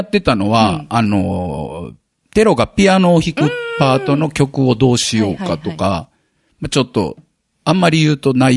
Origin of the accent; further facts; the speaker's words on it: Osaka, Japan; あ、そうです。出身が。